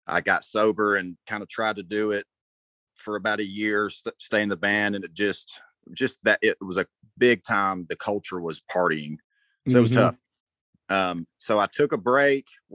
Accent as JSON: {"language": "English", "region": "the South", "country": "United States", "accent": "Southern", "said": "Yeah, so it's impossible for me to hide my Southern accent, or when I sing, it's going to come out. So it's still got the Southern thing to it."}